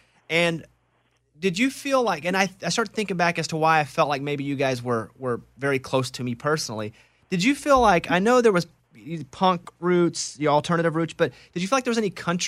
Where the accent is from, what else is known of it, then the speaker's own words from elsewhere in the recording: Arkansas, United States; You know, me growing up in Arkansas, you know, Central and South Arkansas